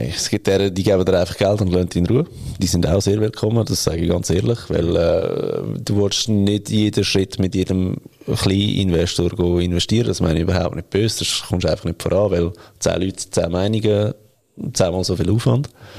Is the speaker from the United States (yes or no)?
no; Switzerland; Und schon nur das stresst dich als Schweizer.